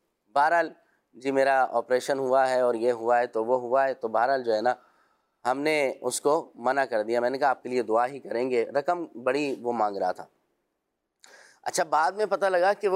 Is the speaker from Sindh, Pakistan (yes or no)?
yes; Nawabshah, Sindh, Pakistan; میں نے کہا لو پھر تو کوئی مسئلہ ہی نہیں ہے، میں خود نواب شاہ کا ہوں۔